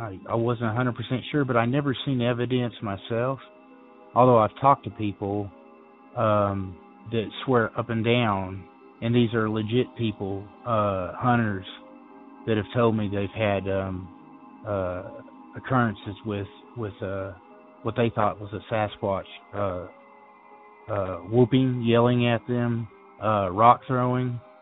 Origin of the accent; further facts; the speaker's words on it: Arkansas, United States; I've always been an outdoors person. I grew up in the woods. I grew up in the Ozark Mountains of Arkansas.